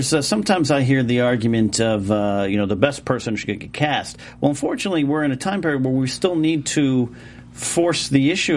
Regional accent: Arroyo Grande, California, United States; I couldn't possibly have it growing up in Arroyo Grande, California, because I didn't know I needed to have a different perspective. I was just a white kid who grew up liking Han Solo.

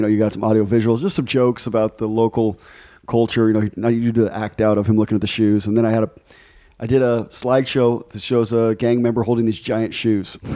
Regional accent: Ecuador; I grew up in Ecuador, and I had just telling stories like, you know, you guys remember in Ecuador in the 80s, you ride the bus

